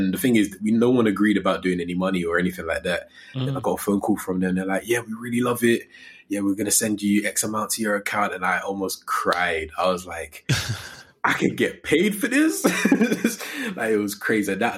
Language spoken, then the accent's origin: English; Coventry, West Midlands, United Kingdom; I'm from Coventry and that's where I was raised, I love to tell people I'm from London because Coventry was a bit techie growing up.